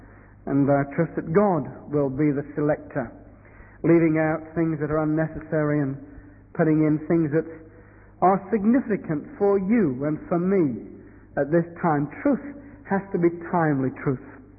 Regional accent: Reading, South East England, United Kingdom; the reminder that I come from Reading

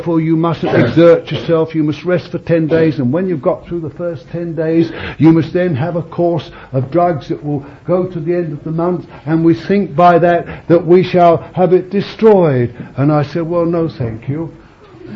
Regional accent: Bethnal Green, London, United Kingdom; he was a real old Londoner. You can tell I am. When I really get going, everybody knows I was born in Bethnal Green.

